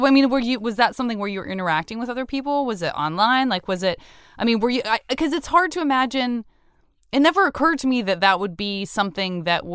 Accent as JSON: {"language": "English", "town": "Tucson", "region": "Arizona", "country": "United States", "said": "God, I remember I'm from Tucson, Arizona, and the first, like, going to anyone's house who had a second story was, like, the most exotic."}